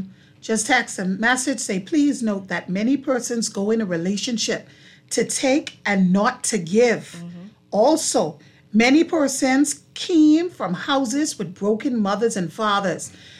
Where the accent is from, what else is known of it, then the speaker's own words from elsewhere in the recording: Grand Bahama, Bahamas; I remember my pastor, the church that I grew up with in Grand Bahama, St. John's Jubilee Cathedral.